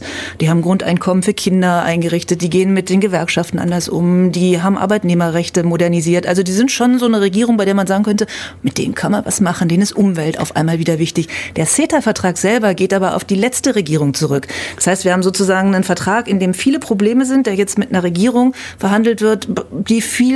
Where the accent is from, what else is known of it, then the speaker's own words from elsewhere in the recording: Berlin, Germany; ich komme aus Berlin